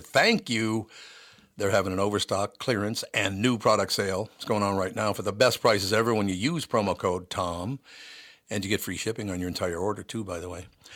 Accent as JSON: {"language": "English", "town": "Long Prairie", "region": "Minnesota", "country": "United States", "tie": "born there", "said": "I was born in Long Prairie, Minnesota."}